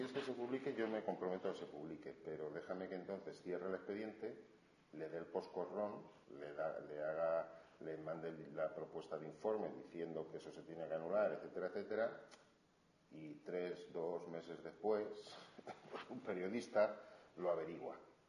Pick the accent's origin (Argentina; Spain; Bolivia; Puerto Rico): Spain; Sí, yo soy español, por encima de todo